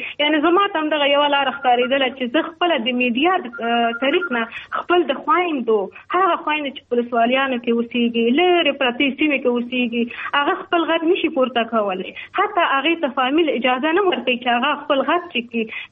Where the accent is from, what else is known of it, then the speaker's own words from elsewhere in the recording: Afghanistan; also born or lived in Pakistan; ستونزې په پاکستان کې د افغان مهاجر په حیث باندې واقعتا وي، موږ هم ډېر ستونزو سره مخامخ شوي وو. موږ هم په مهاجرت کې لوی شوي وو